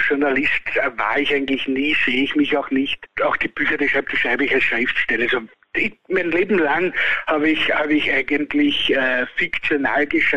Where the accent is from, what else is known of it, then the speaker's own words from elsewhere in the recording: Austria; die Pummerin ist das verbindende Element bei uns in Österreich.